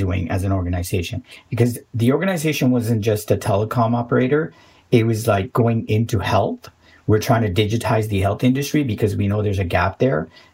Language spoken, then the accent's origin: English; Sri Lanka; now in North America; growing up in Sri Lanka, living in, you know, like in wooded forest and things like that, like where I had this like connection with nature. And that kind of got away from me when I got here to North America